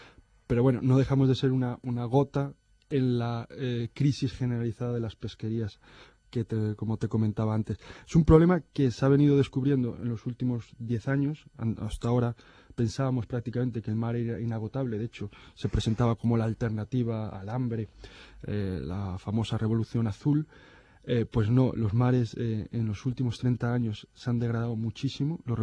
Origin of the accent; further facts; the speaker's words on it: Galicia, Spain; de las cuales a mí me ha tocado vivir, creo recordar que 4, como gallego